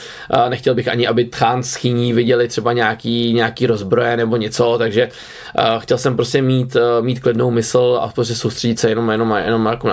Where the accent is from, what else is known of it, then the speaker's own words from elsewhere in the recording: Prague, Czechia; jsme oba dva z Prahy, což je důležitá věc, to je důležitá věc.